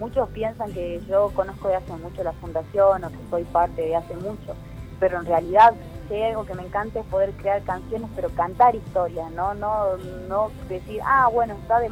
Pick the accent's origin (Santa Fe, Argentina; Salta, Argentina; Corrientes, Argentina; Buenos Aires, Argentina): Salta, Argentina; soy salteña y desde muy chiquita como que me empezó a interesar